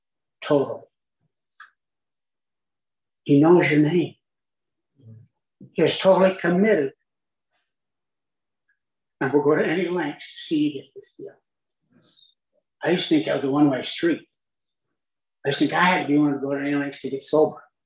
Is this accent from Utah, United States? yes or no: yes; Orem, Utah, United States; I said, well, I grew up in Orem, Utah.